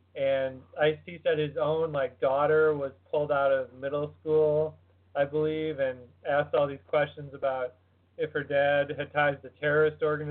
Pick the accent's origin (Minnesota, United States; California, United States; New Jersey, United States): Minnesota, United States; And so I grew up in Minnesota and, you know, obviously thousands of miles away from Los Angeles